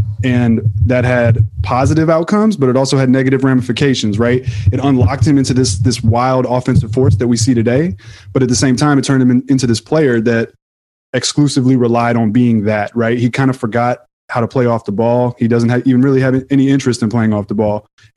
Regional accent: Houston, Texas, United States; So, Pooh, in case you didn't know, I'm from Houston.

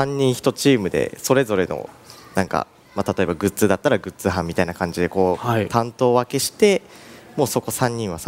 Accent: Toyama, Japan; also born or lived in Kanazawa; 僕が、はい、地元富山なんですけど、はい、専門で金沢の方にちょっと行ってたんですけど

